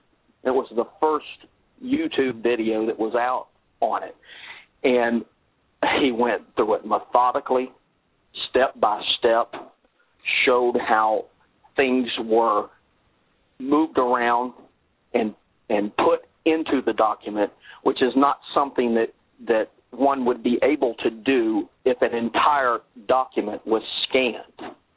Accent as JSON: {"language": "English", "town": "Jacksonville", "region": "Florida", "country": "United States", "said": "I'm from Jacksonville, Florida."}